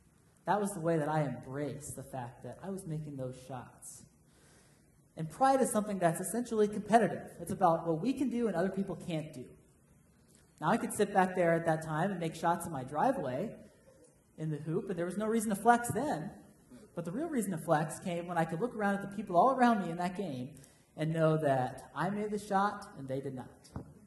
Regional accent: Paxton, United States; Now, as many of you know, I grew up in Paxton.

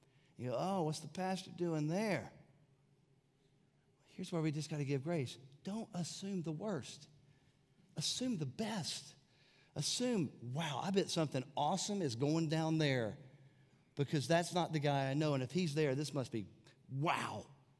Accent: White Lake, North Carolina, United States; My hometown, White Lake, E-Town, is smaller than our church.

